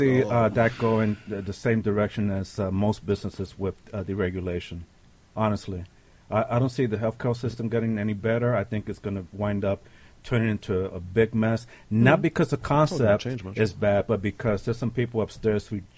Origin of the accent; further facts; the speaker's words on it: California, United States; Because as far as I know, I'm from California, and the Hate Free Clinic is still operating.